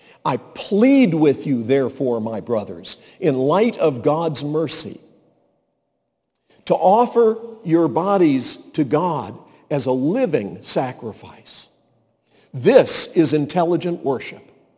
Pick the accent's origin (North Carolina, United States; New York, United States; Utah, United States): North Carolina, United States; When I was growing up in Western Carolina … because I wanted people to know about Jesus.